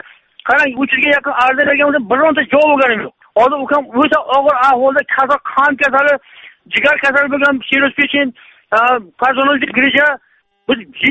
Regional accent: Nurota, Navoiy Region, Uzbekistan; Men Navoiy viloyati Nurota tumanidan.

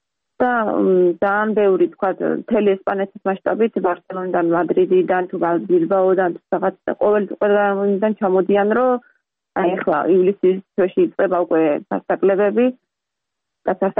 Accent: Batumi, Adjara, Georgia; moved away; ქალაქში გავიზარდე, ბათუმში გავიზარდე და დღეში სამჯერ დაბხულობით სულ თითქმის ზღვაზე ვიყავით, იმიტომ რომ ძალიან ახლოს ვცხოვრობ დაბერ ცენტრში ქალაქში.

